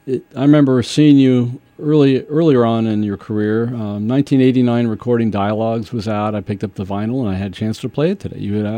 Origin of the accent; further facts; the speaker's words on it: Kansas City, Kansas, United States; Well, you know, growing up in Kansas is where I originally was. Grew up in Kansas City, and I attended college in Manhattan, Kansas.